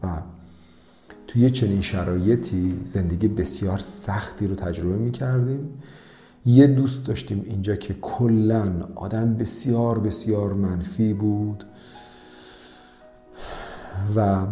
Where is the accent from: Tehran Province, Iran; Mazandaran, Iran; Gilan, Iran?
Mazandaran, Iran; Amol; ما تو شهر خودمون تو آمول یادمه که من وقتی خیلی کوچیک بودم